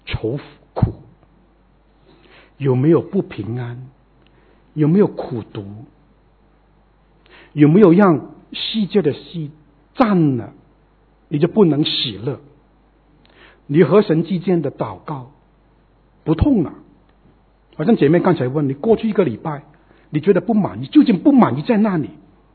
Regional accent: Hong Kong; 因为我是从香港来的

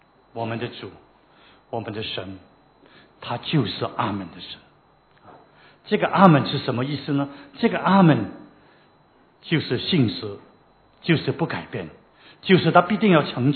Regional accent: Hong Kong; 我们香港人很喜欢用一个最有钱的人来做代表香港的有钱人啊

